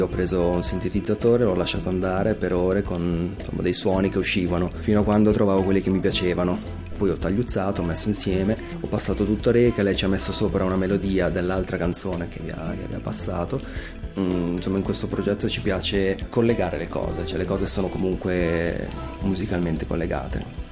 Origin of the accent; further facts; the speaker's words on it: Muzzano, Ticino, Switzerland; Io sono di Lugano, cioè di Muzzano, e i miei nonni hanno da sempre avuto non sono della Val di Blegno, ma gli piaceva andare in Val di Blegno.